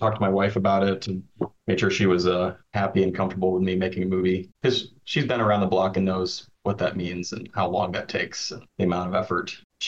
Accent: Michigan, United States; going to my hometown. Mike and I grew up in Eden Rapids, Michigan, and shooting it there and really stretching the budget.

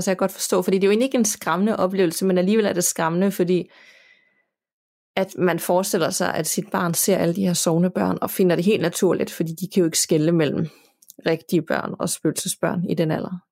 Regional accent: Viborg, Central Denmark Region, Denmark; Jeg er født og opvokset i Viborg i en bydel kaldt Houlkær. Kvarteret er et typisk parcelhuskvarter med mange typehuse

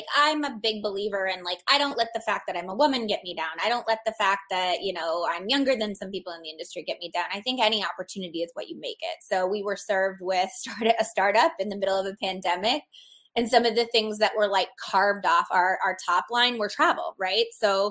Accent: Arizona, United States; I love Arizona because it's my home state.

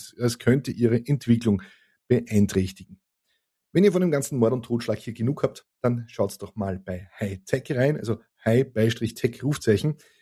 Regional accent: Gmünd, Lower Austria, Austria; Ich bin nämlich in Gmünd zur Schule gegangen. Das ist jene Stadt im Waldviertel, in der die Grenze mit durchs Stadtgebiet verlaufen ist.

